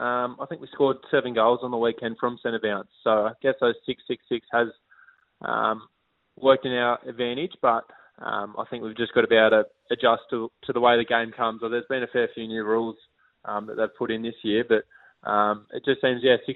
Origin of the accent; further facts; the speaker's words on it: St Kilda, Victoria, Australia; born there; also born or lived in Queensland; But, I got a lot of family in Melbourne, and I was born in St Kilda.